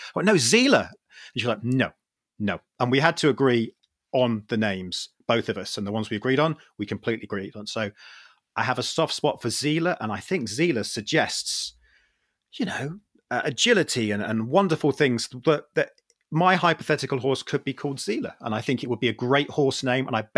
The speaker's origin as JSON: {"language": "English", "region": "South West England", "country": "United Kingdom", "tie": "born or raised there", "said": "Where I grew up, the county I grew up in England is Cornwall, and there's loads of amazing and crazy village names."}